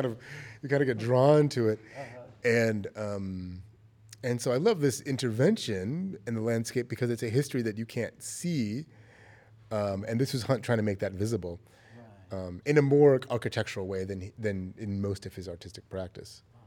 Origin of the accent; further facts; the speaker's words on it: Atlanta, Georgia, United States; But I grew up in Atlanta, and of course, Atlanta has a great civil rights history.